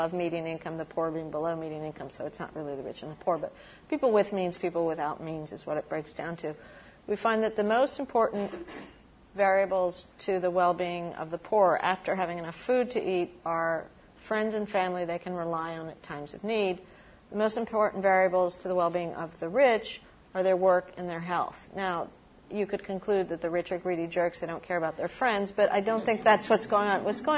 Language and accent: English; Peru; I'm from Peru, which is, I have to say, one of the richest sort of artistic handicrafts traditions in Latin America, as well as cuisines.